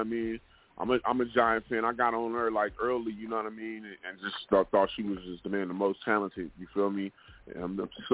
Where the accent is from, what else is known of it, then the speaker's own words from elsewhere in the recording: Vallejo, California, United States; it's a lot of legends, you know what I mean, from where I'm from Vallejo, you know, on the Crest side, you know what I mean?